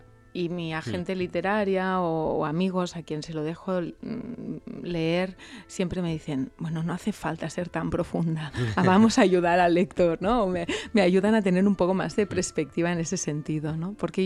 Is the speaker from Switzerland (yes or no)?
no; Spain; first language Catalan; Spanish is a second language; una novela que escribí en inglés al catalán, que bueno, es mi lengua materna, claro